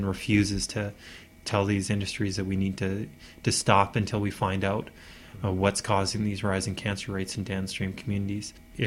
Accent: Alberta, Canada; so we need to have that discussion as people growing up in Alberta and within our school systems.

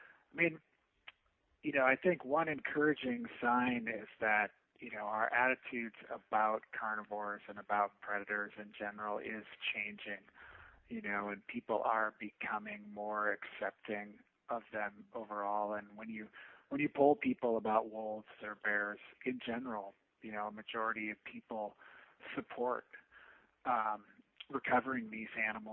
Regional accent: Minnesota, United States; Yeah, I grew up in Minnesota

